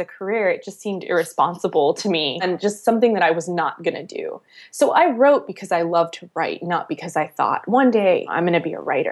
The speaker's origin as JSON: {"language": "English", "region": "Mojave Desert", "country": "United States", "tie": "born or raised there", "said": "So I grew up in the Mojave Desert in a really isolated town, and my family was one of the only families of color in the town"}